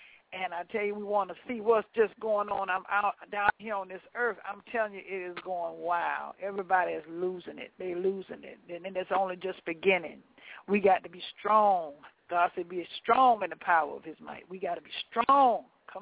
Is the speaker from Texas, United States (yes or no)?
no; Florida, United States; See, I know how those alligators are from Florida because I came from Florida.